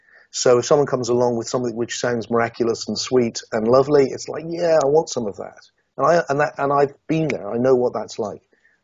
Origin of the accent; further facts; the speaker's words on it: Yeovil, South West England, United Kingdom; I was a kid from Yeovil in Somerset.